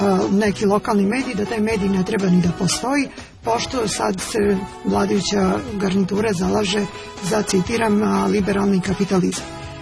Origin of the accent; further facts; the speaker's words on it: Kragujevac, Šumadija and Western Serbia, Serbia; mi iz Kragujevca smo se najviše borili da se ne usvoji takav zakon o javnom informisanju